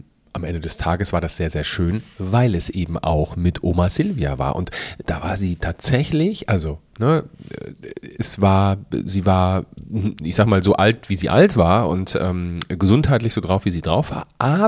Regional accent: Rhineland, Germany; das kann ich als Rheinländer überhaupt nicht aussprechen

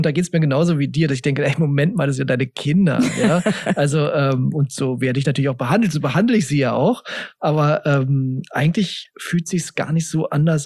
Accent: Germany; ich bin ja im Westend aufgewachsen

